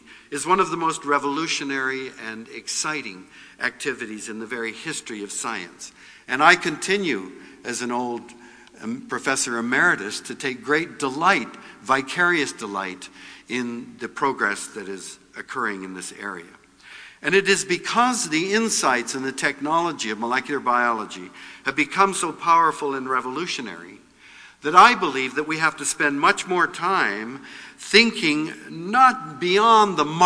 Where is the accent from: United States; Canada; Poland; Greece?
Canada; Vancouver, British Columbia; also born or lived in Ontario; When I was growing up in Vancouver in the 1930s, and then in Ontario after that, I wasn't allowed to go swimming in public pools